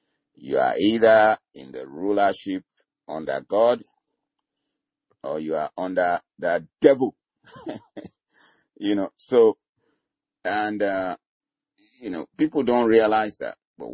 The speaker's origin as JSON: {"language": "English", "country": "Nigeria", "said": "You know, I come from Nigeria."}